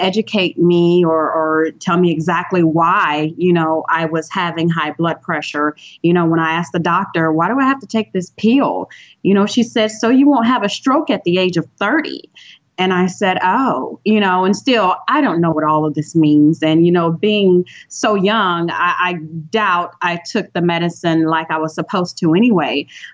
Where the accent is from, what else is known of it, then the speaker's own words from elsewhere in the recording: the South, United States; I grew up in the South. I grew up in the South where we eat rich foods, you know, rich foods that taste good.